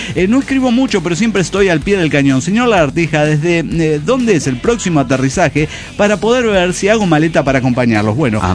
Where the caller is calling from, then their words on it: Saltillo, Coahuila, Mexico; de Saltillo, Coahuila.